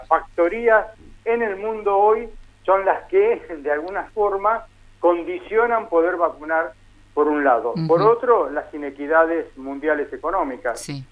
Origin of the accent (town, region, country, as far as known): Argentina